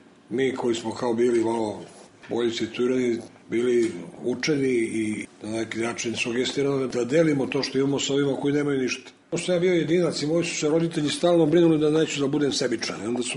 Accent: Belgrade, Serbia; Odrastao sam na Senjaku. Tu sam proveo rano djetinjstvo koje pamtim.

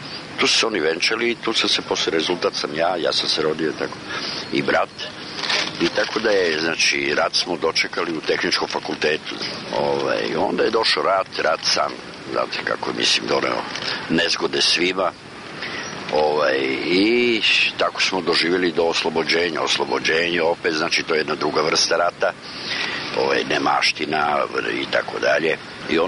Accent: Belgrade, Serbia; born there; ja sam rođen u Beogradu, rođen sam, što je interesantno, u tehničkom fakultetu, u samom tehničkom fakultetu.

